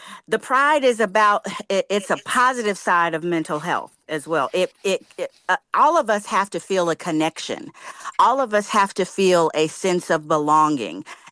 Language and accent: English; Fayetteville, North Carolina, United States; because I'm from Fayetteville, so Fayetteville State's homecoming would be very similar or in similar time frame to my high school, E.E. Smith's homecoming.